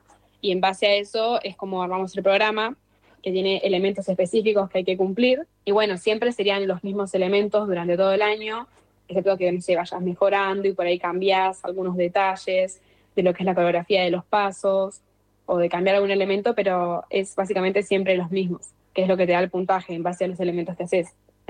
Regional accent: Lanús, Buenos Aires Province, Argentina; Sí, soy de Lanús.

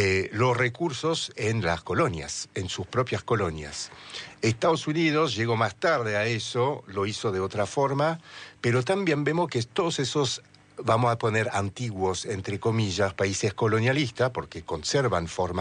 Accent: France; Spanish is a second language; no porque vengo de Francia

